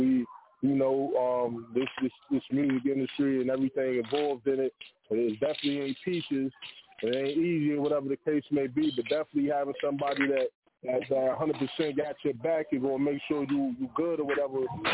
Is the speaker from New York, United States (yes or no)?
yes; Brooklyn, New York, United States; And I'm like, yeah, I'm from Brooklyn. I'm for the style.